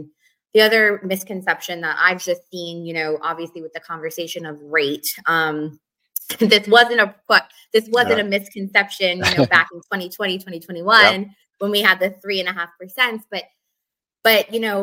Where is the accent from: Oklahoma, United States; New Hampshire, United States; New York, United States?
New Hampshire, United States; moved away as an adult; I'm not. I am born and raised in New Hampshire.